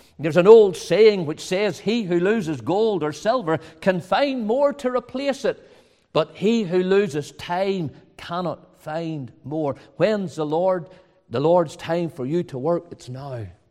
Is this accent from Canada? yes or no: no; Ballymena, Northern Ireland, United Kingdom; I was originally from Ballymena, and it's been, I suppose, 30 years since I attended Ballymena regularly.